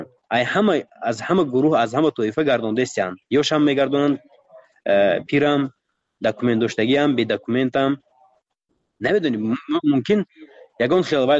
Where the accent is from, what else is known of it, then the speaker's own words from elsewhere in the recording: Tajikistan; من تاجیکم از تاجیکستانم